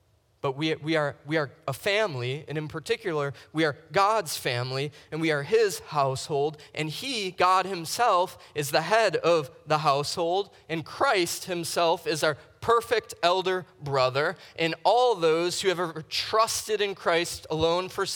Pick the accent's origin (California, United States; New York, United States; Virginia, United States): New York, United States; Buffalo; I grew up Catholic in South Buffalo.